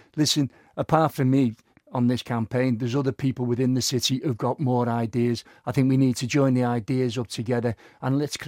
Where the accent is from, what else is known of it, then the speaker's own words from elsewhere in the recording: Liverpool, North West England, United Kingdom; I'm from Liverpool